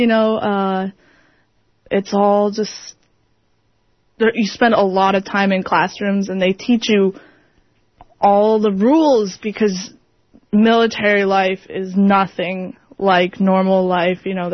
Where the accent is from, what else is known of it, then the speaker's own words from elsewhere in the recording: Japan; And I grew up in Japan, and I really want to go back, but I don't have the money